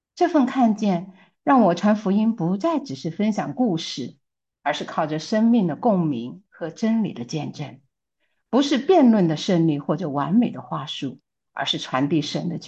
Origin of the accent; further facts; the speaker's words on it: Chongqing, China; 2024年呢，感恩节在马里兰生命之光教会受洗，归入主的名下。